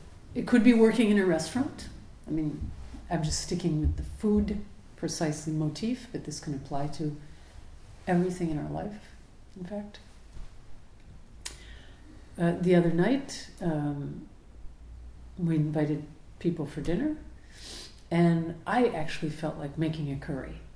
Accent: United States; now in France; Of course, I'm an American cooking a French meal, but I've lived here so long that I'm probably as much French

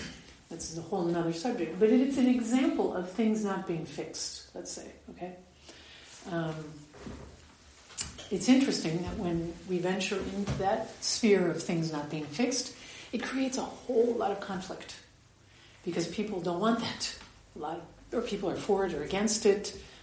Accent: United States; I grew up in America in a big Jewish community

